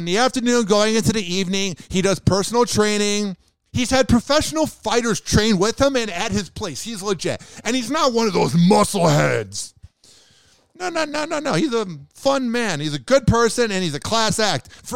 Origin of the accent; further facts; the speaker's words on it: New York, United States; Yeah, my son's kind of a piece of shit because of me, because we're from New York and we take it way too seriously.